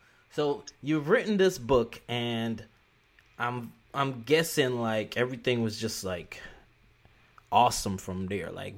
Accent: New York, United States; because as a New Yorker, like you say, Subways, it could be two.

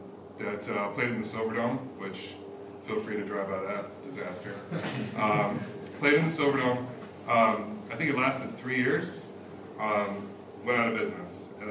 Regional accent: Pontiac, Michigan, United States; You know, we grew up in Pontiac, so, which is as close to an environment identical as Detroit as you, there can be.

